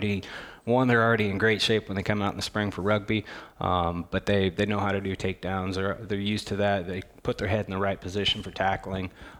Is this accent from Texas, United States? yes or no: no; Des Moines, Iowa, United States; I grew up in Des Moines. I went to Lincoln.